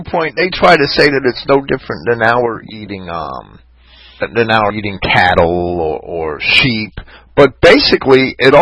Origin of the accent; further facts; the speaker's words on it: Jersey City, New Jersey, United States; also born or lived in Bayonne; And I grew up in Jersey City, but I had moved to Bayonne at 16.